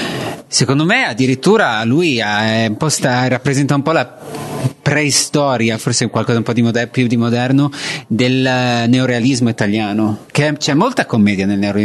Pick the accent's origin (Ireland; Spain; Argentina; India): Ireland; Io sono cresciuto in Irlanda, quindi non so.